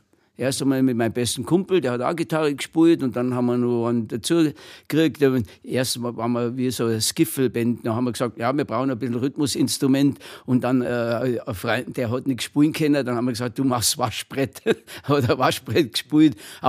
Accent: Schongau, Bavaria, Germany; born there; also born or lived in Landsberg am Lech; now in Munich, Germany; Ja, aber ich bin ein echter Bayer, Oberbayer. Ich bin in Schongau am Lech geboren. Und dann in Landsberg in die Schule gegangen, katholische Knabenschule Landsberg am Lech.

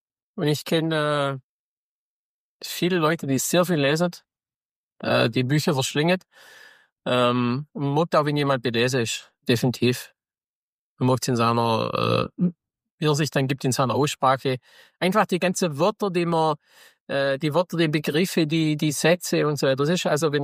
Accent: Baden-Württemberg, Germany; Ja, das ist schon bei uns im Schwabenland.

